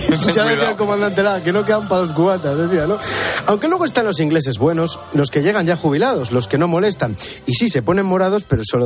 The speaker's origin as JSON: {"language": "Spanish", "region": "Galicia", "country": "Spain", "said": "somos primos hermanos, gallegos y portugueses."}